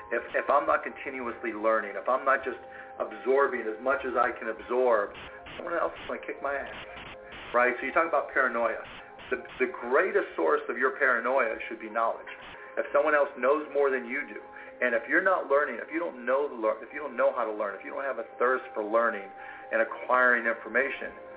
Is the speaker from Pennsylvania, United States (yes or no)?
yes; Pittsburgh, Pennsylvania, United States; I mean, I grew up in Pittsburgh